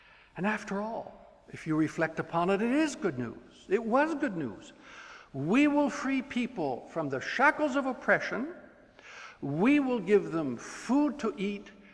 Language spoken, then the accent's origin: English; Belgium; I was raised in Belgium, a second generation missionary